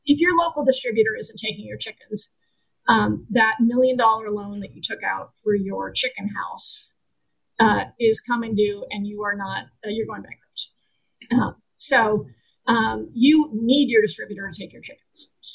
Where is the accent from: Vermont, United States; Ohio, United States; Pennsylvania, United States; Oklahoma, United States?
Vermont, United States; I grew up in Vermont. I was there in 94, living there in 94